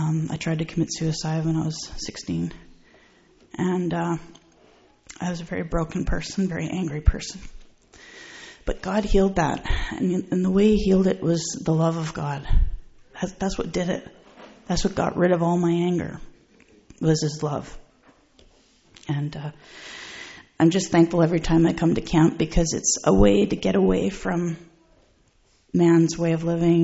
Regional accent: Victoria, British Columbia, Canada; I'm from Victoria, BC.

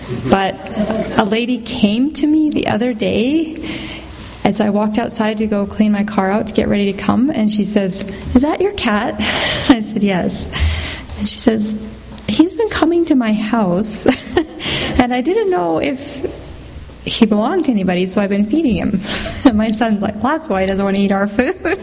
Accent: United States; I am so thankful that as an American, I got to see a bald eagle today.

